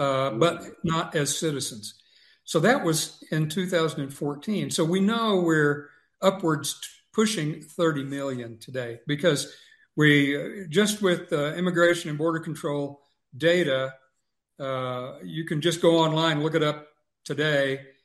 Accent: Texas, United States; I grew up in South Texas, and the Bracero program ended in 1962.

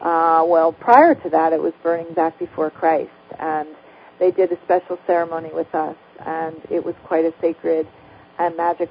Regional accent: New Jersey, United States; I am from Jersey, New Jersey. I've lived there all my life

